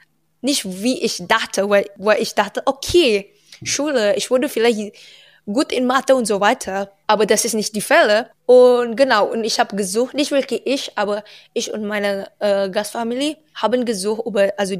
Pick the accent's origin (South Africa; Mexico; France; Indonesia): Indonesia; German is a second language; Ich komme aus Indonesien